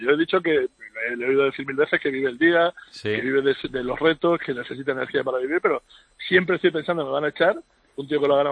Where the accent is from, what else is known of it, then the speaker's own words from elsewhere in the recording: Spain; yo soy español.